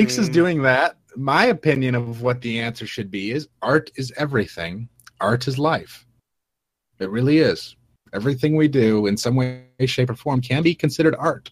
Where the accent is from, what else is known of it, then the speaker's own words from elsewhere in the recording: Indiana, United States; Sweetheart, it's Indiana. I'm from Indiana. It's my home. It's not India.